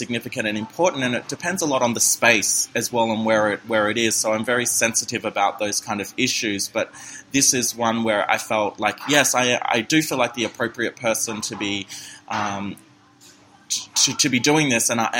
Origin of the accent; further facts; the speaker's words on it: Townsville, Queensland, Australia; born there; I was born in Townsville. My family come from the rainforest of North Queensland.